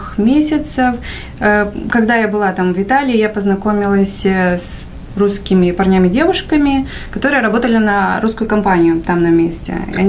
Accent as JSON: {"language": "Russian", "country": "Moldova", "tie": "born or raised there", "moved": "yes", "said": "Я родом из Молдавии. Оттуда уехала лет такие 10, а то и больше назад. Угу. Я уехала вначале работать в Италию."}